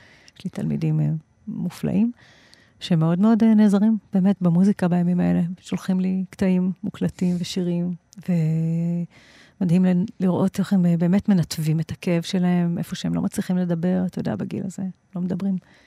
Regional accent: Re'im, Southern District, Israel; הייתי שם עד אחרי הצבא, אז בעצם חצי מהחיים שלי גדלתי בקיבוץ רעים. אז זה הבית.

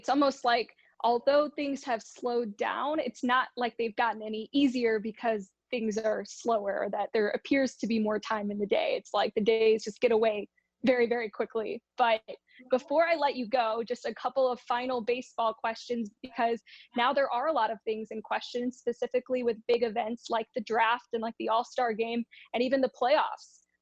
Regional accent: St. Louis, Missouri, United States; I'm from St. Louis originally and have now worked in Kansas City for a few years.

